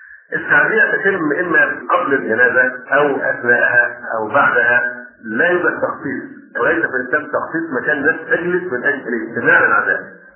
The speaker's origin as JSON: {"language": "Arabic", "country": "Egypt", "said": "والأشياء دي ما توجد غير في مصر، من عندنا لا توجد غير عندنا في مصر للأسف الشديد"}